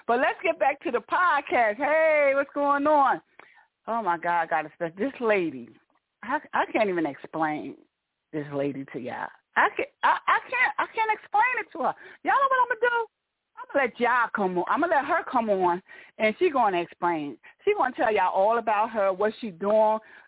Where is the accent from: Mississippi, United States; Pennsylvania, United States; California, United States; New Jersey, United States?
New Jersey, United States; Newark; born and raised in Newark, New Jersey.